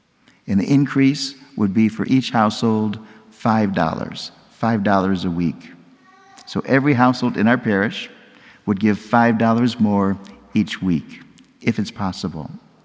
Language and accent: English; Michigan, United States; You also know that I'm from Michigan, from a city near Detroit